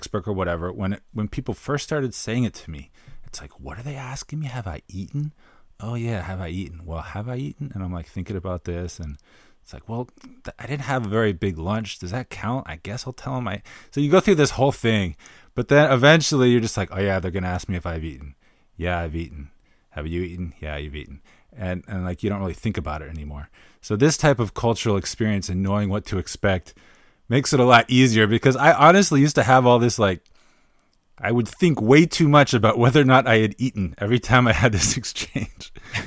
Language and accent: English; Florida, United States; I come from Florida, and I went sea kayaking through the Everglades